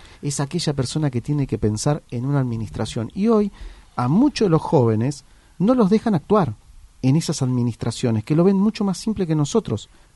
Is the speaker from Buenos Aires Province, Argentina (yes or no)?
yes; Pilar, Buenos Aires Province, Argentina; yo que vengo de Pilar, como ustedes